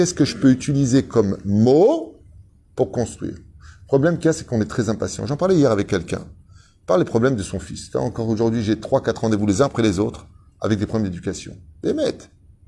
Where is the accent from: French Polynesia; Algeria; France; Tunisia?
Tunisia; Mais comme je suis tunisien, je peux pas laisser gagner.